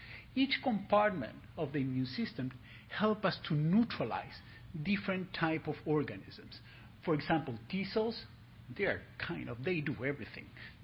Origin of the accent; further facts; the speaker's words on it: Argentina; English is a second language; This is not because I'm from Argentina.